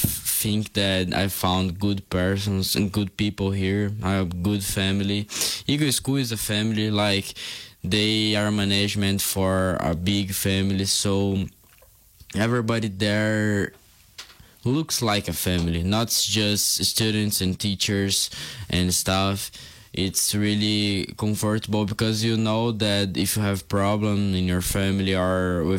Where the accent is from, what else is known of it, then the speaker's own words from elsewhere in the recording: Brazil; English is a second language; So I'm from Brazil. I'm 17 years old, and was a little bit hard for starting a communication in English because my English is not very well.